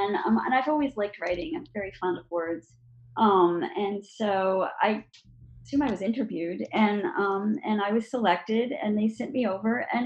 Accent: New York, United States; I grew up in New York.

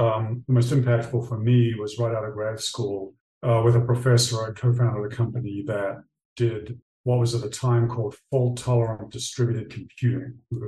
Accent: New Zealand; So I grew up in New Zealand

